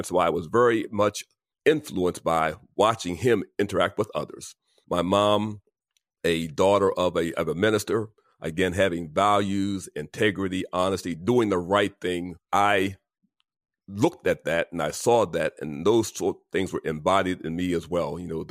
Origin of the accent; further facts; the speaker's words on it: Baltimore, Maryland, United States; I was from Baltimore.